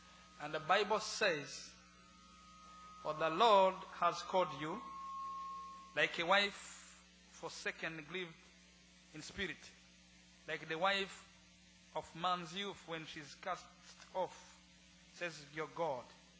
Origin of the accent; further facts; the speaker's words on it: Rwanda; English is a second language; As I told you, I'm coming from Rwanda. Rwanda is a good country.